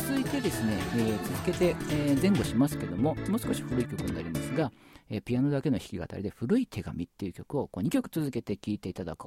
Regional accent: Gifu, Japan; これは私の出身の岐阜市出身ですので、長良川ですけども

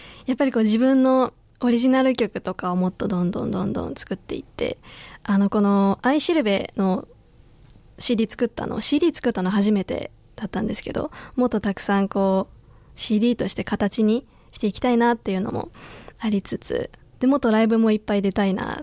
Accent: Tachikawa, Tokyo, Japan; 部活の軽音部で使っていた立川の地元立川のライブハウスが

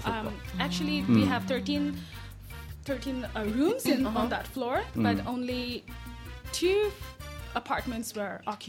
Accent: Bangladesh; I'm from Bangladesh.

